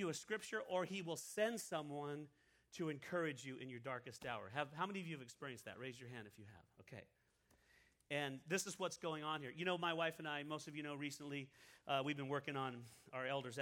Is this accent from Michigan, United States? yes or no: no; California, United States; I'm from California. I copped out.